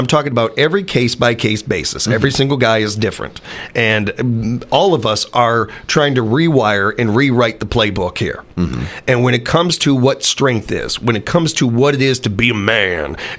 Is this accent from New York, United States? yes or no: no; Illinois, United States; I grew up with Chicago politics, and Van Orton reminds me of an Illinois politician.